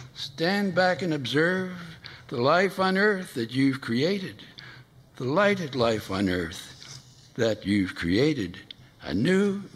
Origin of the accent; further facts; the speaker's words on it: Yonkers, New York, United States; born there; I was born in South Yonkers.